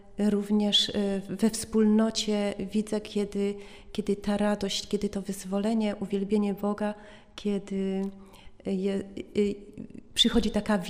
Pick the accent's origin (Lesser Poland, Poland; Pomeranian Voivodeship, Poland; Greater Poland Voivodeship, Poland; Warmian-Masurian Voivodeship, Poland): Lesser Poland, Poland; Pochodzę z wioski spod Rabki, spod górskich terenów.